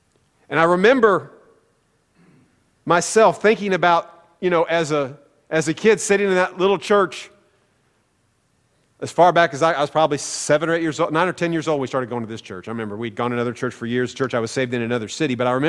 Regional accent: Sedalia, Missouri, United States; that little church in Sedalia, my hometown

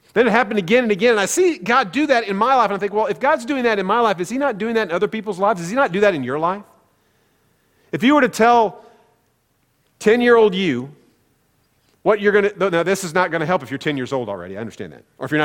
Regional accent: Sedalia, Missouri, United States; that little church in Sedalia, my hometown

